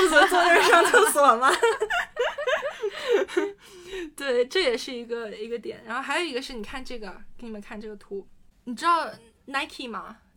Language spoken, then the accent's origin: Chinese; northern China, China; accent: northern; 我都不加儿化音现在不会说话了，我口音太北方了